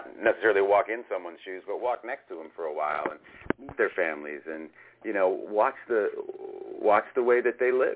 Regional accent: Northeast, United States; I come from a very different culture within America, right? I'm from the Northeast, and, you know, and Cambridge, Massachusetts is a very different place from Stillwater, Oklahoma

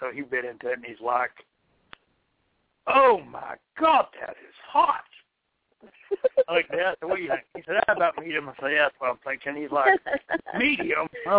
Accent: New Mexico, United States; the thing that I loved about it was that I'm from New Mexico, and so green chili is like the king.

